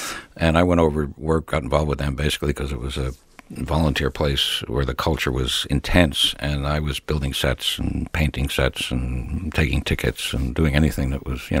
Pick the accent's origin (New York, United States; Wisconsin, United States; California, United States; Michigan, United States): New York, United States; Bronx; born there; Yeah, I was born in the Bronx